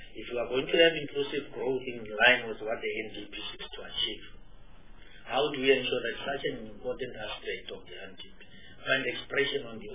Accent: North West, South Africa; Look, I'm from the Northwest. We don't have the sea, but we have the Big Five.

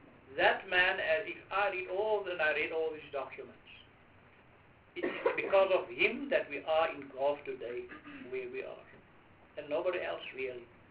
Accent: Port Elizabeth, Eastern Cape, South Africa; I know I'm from Port Elizabeth. I'm from the Eastern Cape

